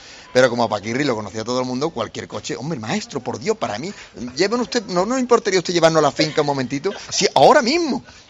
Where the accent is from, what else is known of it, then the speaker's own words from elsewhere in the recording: Espartinas, Andalusia, Spain; he venido en autobús de mi pueblo de Espartina